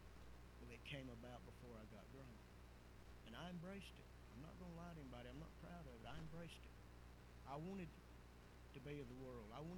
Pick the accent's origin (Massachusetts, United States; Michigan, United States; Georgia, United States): Georgia, United States; Dalton; I was born and raised in Dalton. When we moved back to Dalton